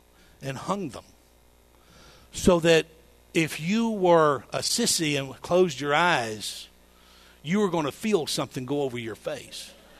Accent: Georgia, United States; I grew up in Georgia. And the Georgia State Fair came every year.

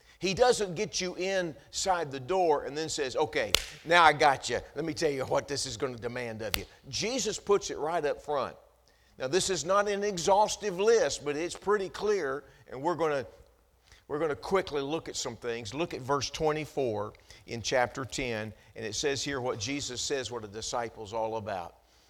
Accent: Texas, United States; But Texas is our home. I grew up in Texas, and about 5 years, a little over 5 years ago, we moved back there.

